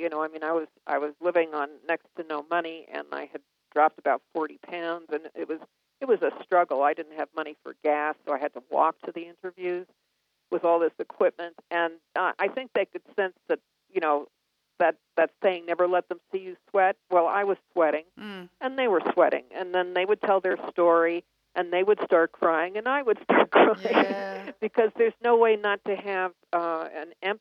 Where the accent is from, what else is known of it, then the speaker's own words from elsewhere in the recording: New York, United States; So I stopped saying I was from New York, and I would say I was from the State Historical Society in Salt Lake City, which I was.